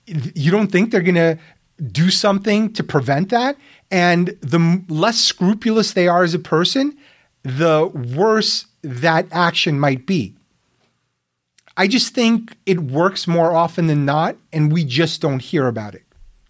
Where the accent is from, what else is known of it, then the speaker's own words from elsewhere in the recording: New York City, New York, United States; I grew up in Brooklyn, where this was the norm.